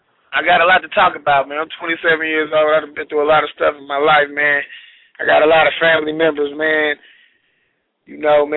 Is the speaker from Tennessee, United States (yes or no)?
yes; Nashville, Tennessee, United States; now in Texas, United States; I'm from Nashville, Tennessee. Been doing comedy since I was about 13, man.